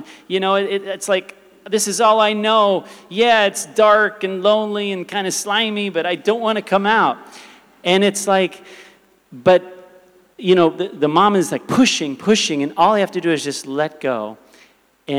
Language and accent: English; Downey, California, United States; born there; I hail from America. I was born in the city of Downey, California.